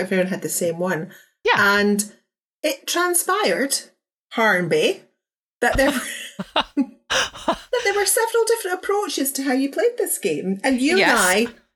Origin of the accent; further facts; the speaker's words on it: Scotland, United Kingdom; And I know the answer to that because I'm Scottish.